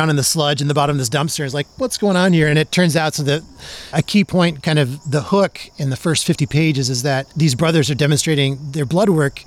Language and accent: English; South Dakota, United States; He grew up in Pine Ridge Reservation in South Dakota. It's my home state.